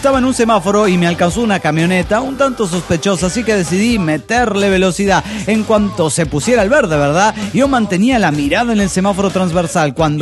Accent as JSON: {"language": "Spanish", "town": "Monterrey", "region": "Nuevo León", "country": "Mexico", "said": "de Monterrey, Nuevo León, México."}